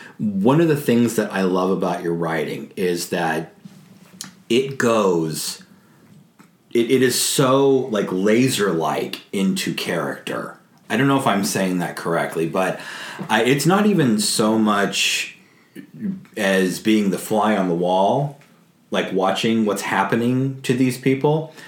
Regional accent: California, United States; But I come from California, where it's probably 73 degrees, if not 83 degrees today.

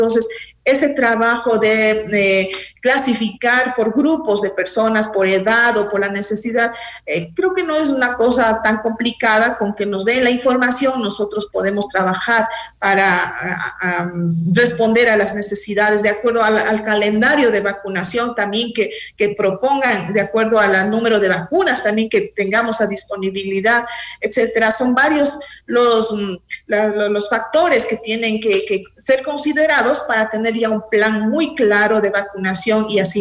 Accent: Ecuador; Todos somos ecuatorianos y todos sentimos esa necesidad

